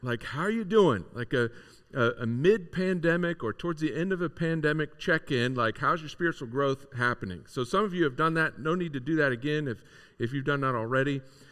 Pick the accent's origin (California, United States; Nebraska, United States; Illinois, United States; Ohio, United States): Ohio, United States; Croton; My sister and I, we grew up out in Croton. Anybody here of Croton? Woohoo! Northwest Licking County. All right. Yeah, chicken farms and Hartford Fair.